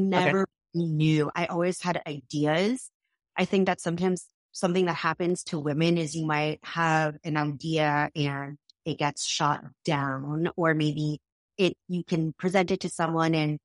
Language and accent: English; Massachusetts, United States; I grew up in Massachusetts.